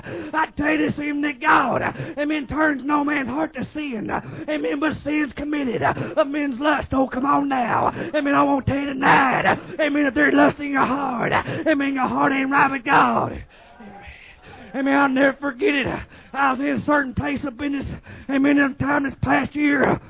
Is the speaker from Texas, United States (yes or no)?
yes; Texas, United States; I'm from Texas, but that's where he is for us.